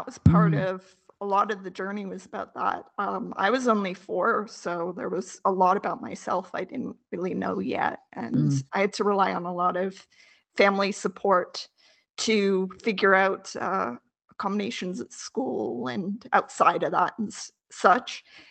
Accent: Canada; I grew up in Canada.

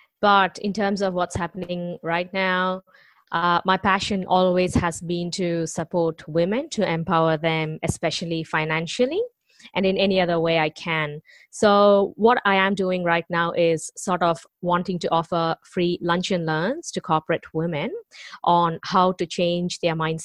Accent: India; moved away as an adult; now in Australia; Okay, so I have been in Australia for 13 years. I come from India.

